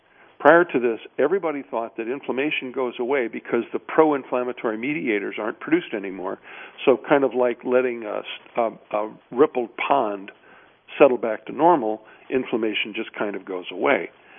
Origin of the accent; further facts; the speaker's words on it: Midwest, United States; I grew up in the Midwest where a lot of people live